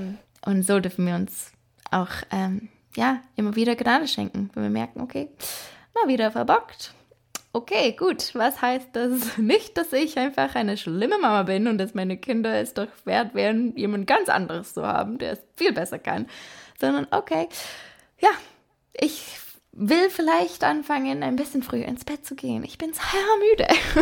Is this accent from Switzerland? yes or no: no; Schwäbisch Hall, Baden-Württemberg, Germany; Das ist da, wo ich herkomme, hier in Schwäbisch Hall.